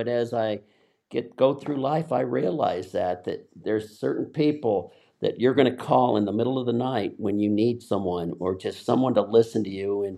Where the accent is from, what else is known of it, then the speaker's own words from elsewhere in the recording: Denver, Colorado, United States; And where I grew up in North Denver is it was really around the churches.